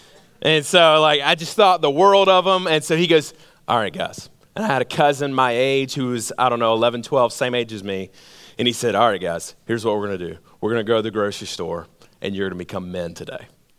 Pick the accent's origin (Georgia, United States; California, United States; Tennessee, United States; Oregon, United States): Georgia, United States; So I grew up in Georgia. And something that we did every year, because I had grandparents at the time, we had what's called a family reunion.